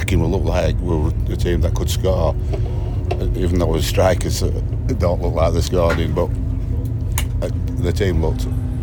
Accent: Pontefract, Yorkshire and the Humber, United Kingdom; Well, Pontefract Reds, yes.

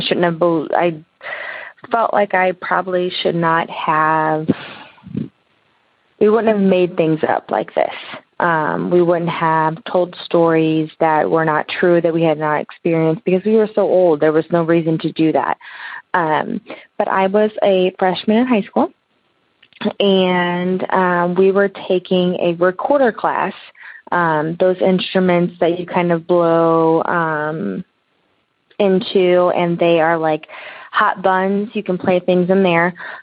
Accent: St. Louis, Missouri, United States; I am from St. Louis, Missouri

